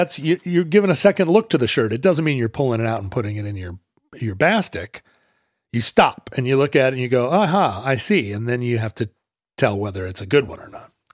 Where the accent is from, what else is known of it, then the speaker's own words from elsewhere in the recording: Pacific Northwest, United States; Because we're from the Northwest, and Nike is a Portland, Oregon company.